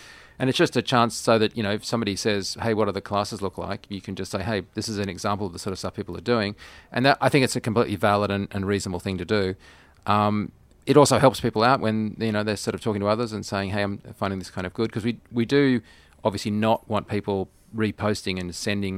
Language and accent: English; Australia; from my point of view, being an Australian